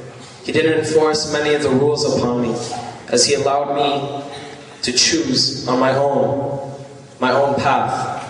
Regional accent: Canada; My mother is Christian. My father is Muslim. I grew up here in Canada. My background is Kuwaiti.

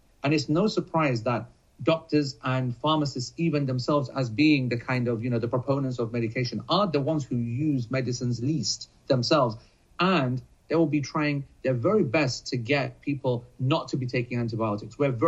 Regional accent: United Kingdom; I want to comment on that as a Brit.

